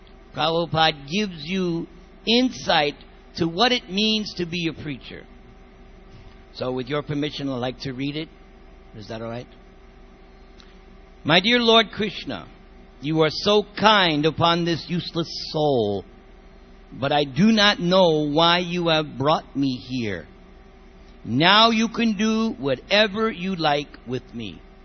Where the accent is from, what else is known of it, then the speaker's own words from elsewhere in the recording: New York, United States; moved away; And I'm from New York. That's how you think. When you're a New Yorker, you think, hey, forget about it. We're New Yorkers.